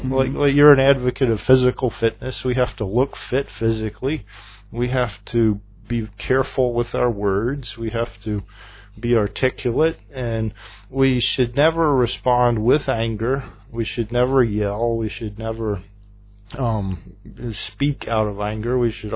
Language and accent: English; the South, United States; accent: deep southern; I was from a southern state, which everyone can guess by my deep southern accent. I'm obviously very southern.